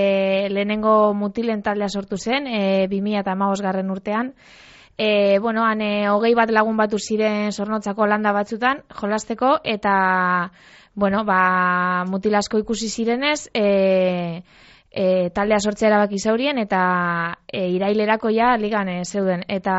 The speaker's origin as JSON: {"language": "Basque", "region": "Basque Country", "country": "Spain", "said": "Ni Arratiatik nator"}